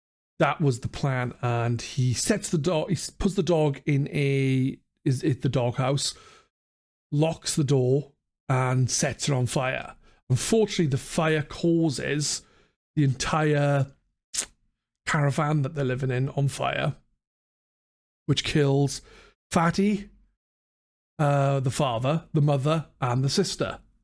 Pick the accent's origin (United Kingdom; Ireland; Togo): United Kingdom; Wales; But I'm from South Wales, not North. North is a lot more Welsh, I would say, than fucking South Wales.